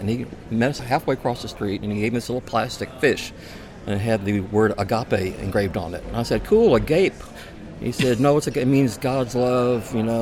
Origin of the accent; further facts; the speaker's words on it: San Marcos, Texas, United States; I was born in San Marcos, Texas.